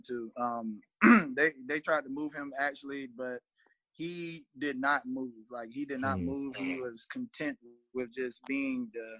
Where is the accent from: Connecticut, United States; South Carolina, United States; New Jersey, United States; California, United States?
South Carolina, United States; You know, I'm from Marlboro County. Didn't really – we barely had cleats, you know.